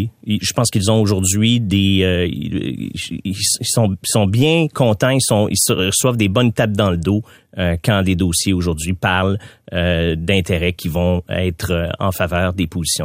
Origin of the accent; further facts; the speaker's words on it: Montreal, Quebec, Canada; Vous savez, je viens de Quartierville, moi.